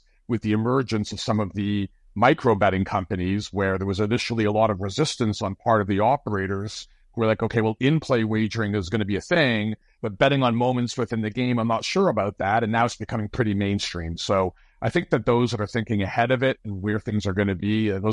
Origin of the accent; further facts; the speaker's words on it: Canada; being the Canadian in the room